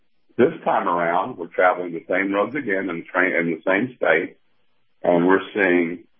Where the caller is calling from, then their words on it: Atlanta, Georgia, United States; I'm calling from Atlanta, Georgia.